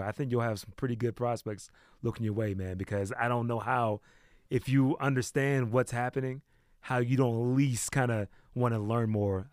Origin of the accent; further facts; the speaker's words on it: East Coast, United States; I got into his, because I'm from the East Coast. So I wasn't really into his music until I came out to the West like 2 years ago.